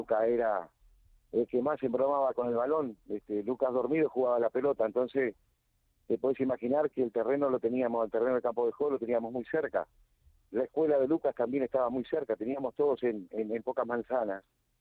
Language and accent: Spanish; Uruguay; Nosotros somos charrúa, sangre charrúa tenemos, que eran los indígenas que vivían aquí en nuestro país